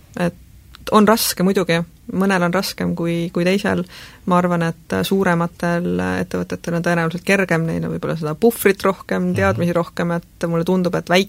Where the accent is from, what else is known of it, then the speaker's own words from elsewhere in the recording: Saare County, Estonia; ma olen Saaremaalt